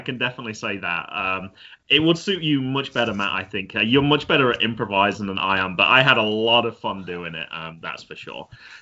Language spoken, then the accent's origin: English; United Kingdom; now in United States; And as a Brit living in America, I don't know everything.